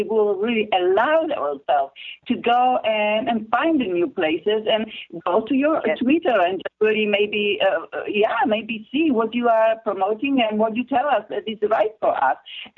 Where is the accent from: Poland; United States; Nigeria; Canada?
Poland; accent: Polish; English is a second language; I have an accent from Poland